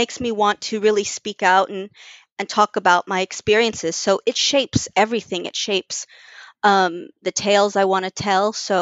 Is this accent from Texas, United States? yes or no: yes; Texas, United States; and it's set in Texas. Which is my home state.